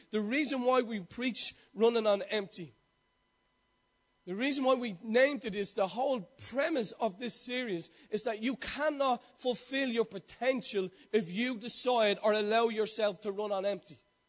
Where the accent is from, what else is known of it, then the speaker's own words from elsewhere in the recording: Ireland; I don't know, as an Irish man, you know, you listen to yourself on it, you listen to yourself speaking